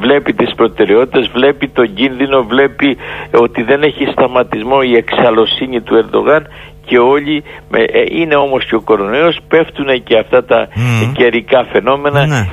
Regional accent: Olympia, Western Greece, Greece; στην πατρίδα μου την Ολυμπία και τον πύργο

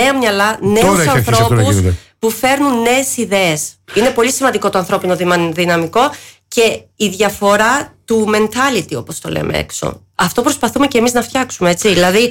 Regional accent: Greece; Είναι η Ελλάδα μου, κατάλαβες.

